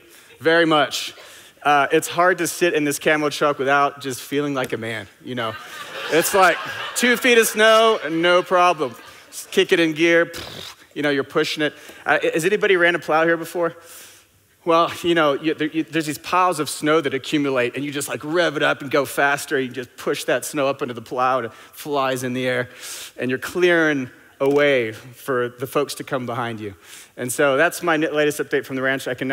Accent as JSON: {"language": "English", "region": "Geneva", "country": "Switzerland", "tie": "born or raised there", "lives_now": "Colorado, United States", "said": "I grew up in Geneva, Switzerland, a very green place, so that's my one beef with Colorado."}